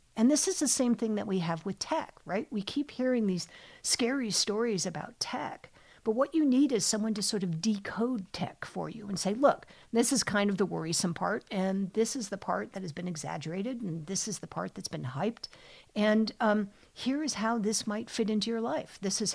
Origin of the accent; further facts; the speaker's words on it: Belgium; first language French; English is a second language; No, I'm actually Belgian, or at least I was born there. I have both passports. And French was my first language, but I feel like my English is really coming along.